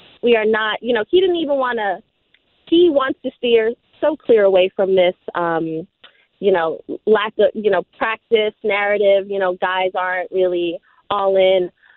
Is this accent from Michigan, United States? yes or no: no; New York, United States; I am from New York, so we are a little negative, but that's not good.